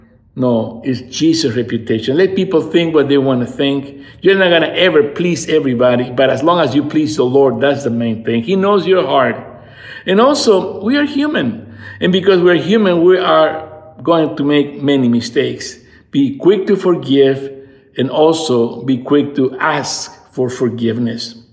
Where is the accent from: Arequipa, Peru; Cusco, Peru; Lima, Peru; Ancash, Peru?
Lima, Peru; I'm originally from Lima, Peru.